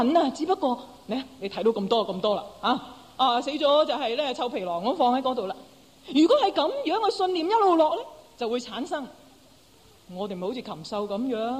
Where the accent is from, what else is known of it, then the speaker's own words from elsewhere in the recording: Hong Kong; 但是我们香港人争取了这么久为什么？